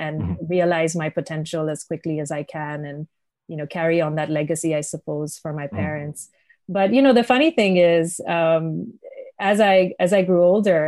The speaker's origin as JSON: {"language": "English", "region": "Jammu and Kashmir", "country": "India", "said": "certainly consider myself a third culture kid. And my story really begins with my parents, two people with very humble beginnings from Kashmir in India, which is where I'm from"}